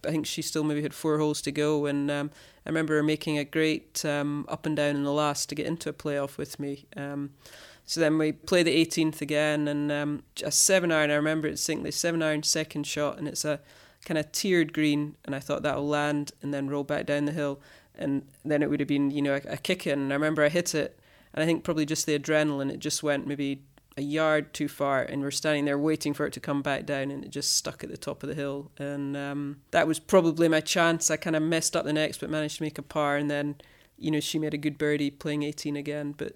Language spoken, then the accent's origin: English; Scotland, United Kingdom; being Scottish